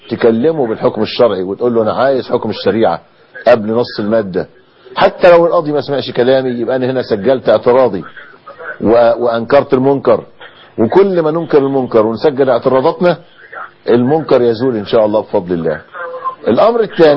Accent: Egypt; هو الحسين له اثر عندنا في مصر في السنة؟

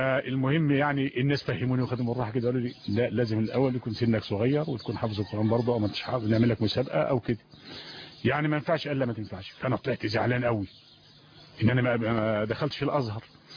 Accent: Belqas, Dakahlia, Egypt; فقال لي أنت منين يا ولد؟ قلت له أنا من بالقاس.

